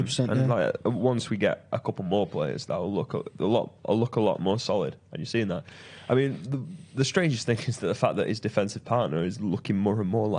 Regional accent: England, United Kingdom; Let's go through the England teams because we are English.

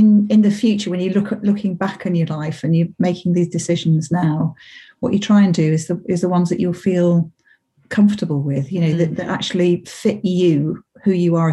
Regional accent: Doncaster, Yorkshire and the Humber, United Kingdom; now in Sussex, United Kingdom; I live in Sussex these days. I come from Yorkshire, born in Doncaster. And live on the edge of the South Downs

